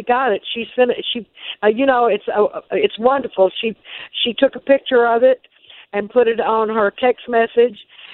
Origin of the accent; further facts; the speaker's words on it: Texas, United States; born there; I was born in Dallas County.